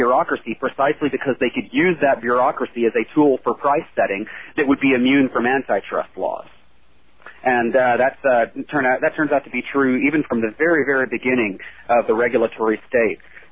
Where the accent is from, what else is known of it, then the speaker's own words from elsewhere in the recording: Texas, United States; now in California, United States; Actually, I grew up in Texas, and now I live in California, so I can kind of compare.